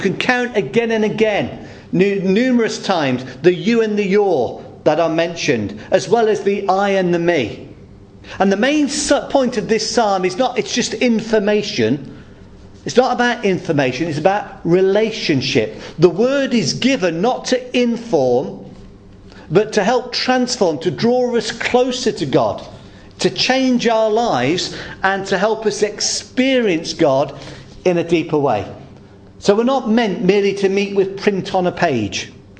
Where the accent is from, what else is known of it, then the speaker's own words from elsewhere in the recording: England, United Kingdom; When I grew up in the Midlands